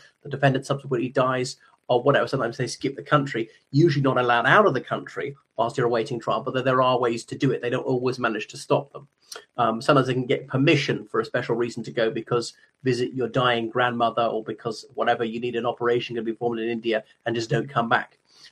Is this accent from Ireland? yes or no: yes; Ireland; from Ireland.